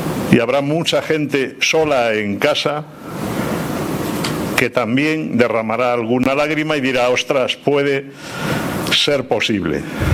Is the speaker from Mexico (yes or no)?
no; Spain; somos los paralímpicos españoles y eso no es cualquier cosa.